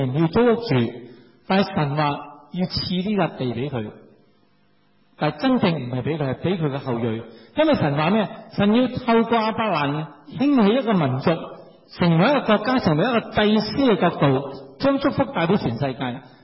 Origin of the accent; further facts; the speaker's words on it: China; 咁作为妻子嘅不生育，咁按照犹太人嘅传统，我哋中国人都有嘅